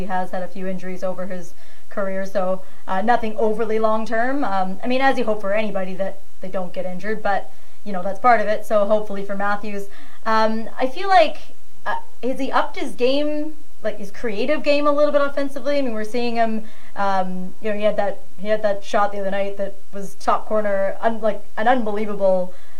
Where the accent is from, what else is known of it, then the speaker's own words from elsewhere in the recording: Vancouver, British Columbia, Canada; who's also from my hometown in Vancouver.